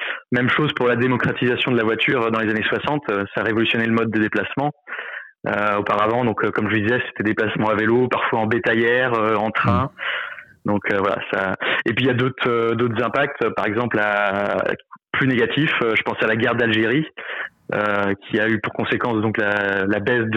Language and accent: French; Sainte-Gemme-la-Plaine, Pays de la Loire, France; moi, je suis originaire de Saint-James-la-Plaine, à côté de Luçon.